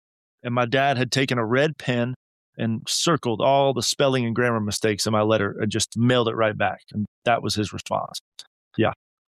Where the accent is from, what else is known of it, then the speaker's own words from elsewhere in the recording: Chattanooga, Tennessee, United States; also born or lived in Florida; Yeah, I was born in Florida and my dad took a job up here in Chattanooga when I was 7. So All my extended family is still down in Florida, but Chattanooga's been home other than my 4 years.